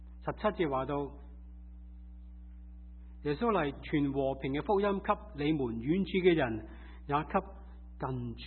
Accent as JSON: {"language": "Chinese", "country": "China", "lives_now": "United States", "said": "但我们中国人呢，想到上一个世纪第二次世界大战之前，中国和日本八年的抗战互相对立"}